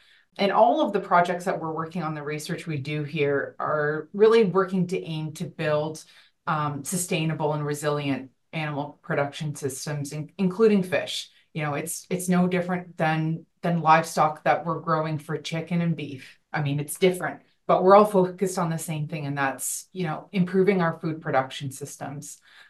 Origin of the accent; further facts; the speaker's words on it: Ontario, Canada; now in Nova Scotia, Canada; I'm from Ontario, not a lot of jobs in marine biology.